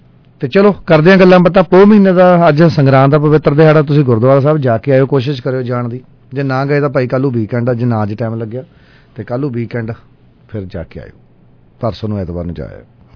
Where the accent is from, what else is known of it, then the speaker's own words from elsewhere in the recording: Punjab, India; ਫਤਿਹਗੜ੍ਹ ਸਾਹਿਬ ਜ਼ਿਲ੍ਹੇ ਦੇ ਵਿੱਚ, ਜਾਣੀ ਸਾਡਾ ਮੇਰਾ ਜ਼ਿਲ੍ਹਾ ਕਹਿ ਸਕਦੇ ਹਾਂ